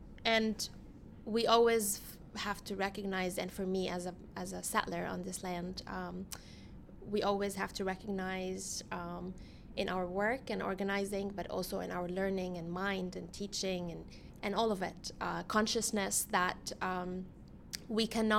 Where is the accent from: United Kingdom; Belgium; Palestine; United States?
Palestine; moved away; growing up in Palestine as an indigenous Palestinian person who lived under apartheid, under occupation, under colonization, and now I am a settler on this colonized land